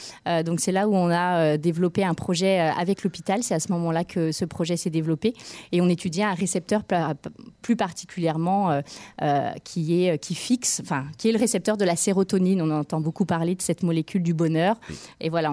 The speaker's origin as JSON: {"language": "French", "town": "Dijon", "region": "Bourgogne-Franche-Comté", "country": "France", "lives_now": "Orléans, France", "said": "Oui, j'ai fait ma première année de licence à Dijon. Je suis originaire de Dijon. Et ensuite, à partir de la licence 2, je suis arrivée à Orléans"}